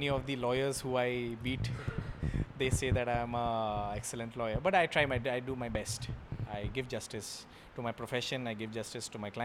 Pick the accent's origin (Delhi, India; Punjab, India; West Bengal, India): West Bengal, India; Kolkata; now in Mumbai, India; Well, born and brought up in Calcutta, in West Bengal, eastern side of India.